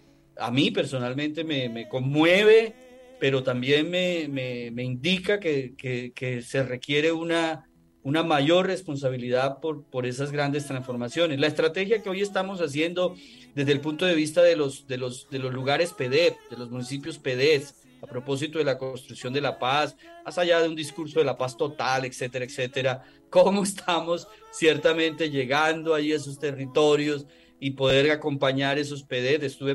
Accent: Caribbean Region, Colombia; soy costeño y no me gusta lambonear

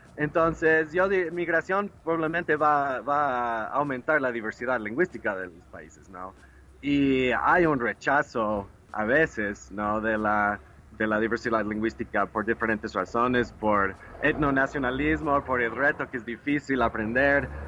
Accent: Texas, United States; Spanish is a second language; yo soy de Texas, estado de Texas en Estados Unidos, es un estado fronterizo con México, y bueno, usamos español casi tanto como inglés en ciertas partes de Texas, ¿no? Y yo estudiaba español toda la vida, me interesaba lenguas

